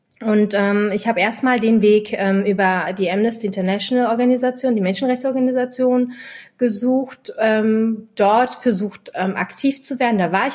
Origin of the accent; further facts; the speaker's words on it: Berlin, Germany; born there; Ich bin in Kreuzberg geboren. Mein Opa ist in den 70ern nach Berlin, nach Kreuzberg migriert.